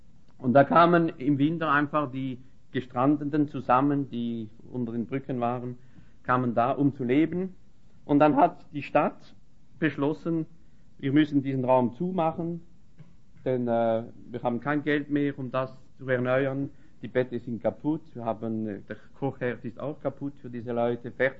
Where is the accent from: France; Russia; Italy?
France; Also wir gehören zu einem Volk. Ich bin Franzose und bin sehr froh, dass ich Franzose bin.